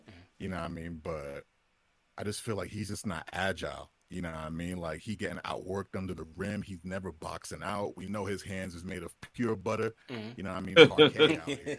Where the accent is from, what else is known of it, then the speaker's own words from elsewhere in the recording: New York, United States; I didn't grow up in the city. I grew up in Rockland County.